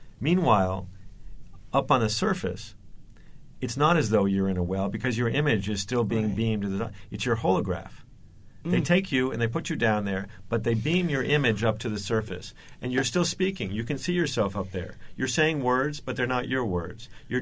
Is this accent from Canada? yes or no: no; United States; I, of course, being American, think that this might be good for sales.